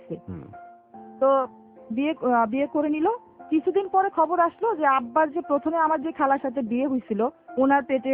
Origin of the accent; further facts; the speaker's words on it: Dhaka, Dhaka Division, Bangladesh; আমার যখন 6 বছর বয়স তখন আমরা শ্যামলীতে চলে আসি